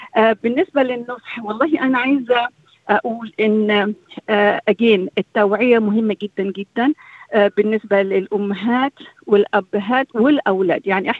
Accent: Egypt; moved away; وإحنا عندنا في مصر الولد بيكبر هو في السيد في البيت

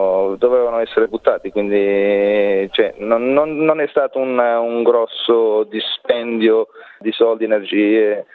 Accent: Trani, Apulia, Italy; now in Melbourne, Australia; In Puglia, Trani.

